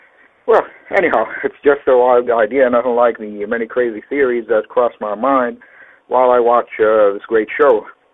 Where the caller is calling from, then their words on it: Kuwait; I'm calling from Kuwait.